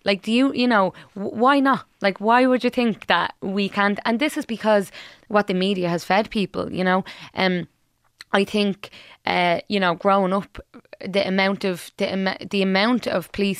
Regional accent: Dublin, Leinster, Ireland; I grew up in Sheriff Street. I still live there now. And I was born in the flats there and, you know, they were knocked down in 96.

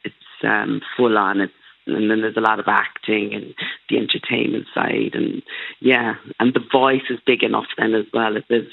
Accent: Ireland; I'm black Irish, so Irish Jamaican. So growing up, I was the only black girl in the village.

